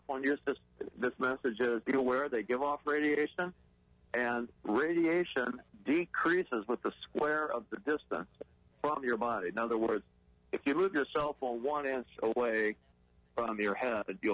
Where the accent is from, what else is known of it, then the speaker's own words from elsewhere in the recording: Belleville, Illinois, United States; I'm from Belleville, Illinois.